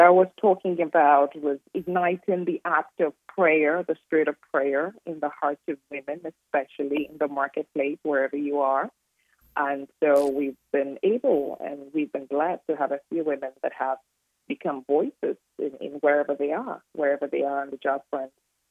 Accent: Ghana; now in United States; I am originally from Ghana, born and raised in Ghana. And I say I'm manifested in the United States.

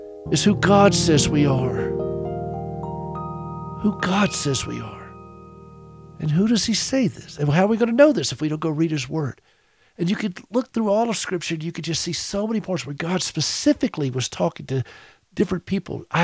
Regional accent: United States; I don't say I'm a Montana American. I'm an American.

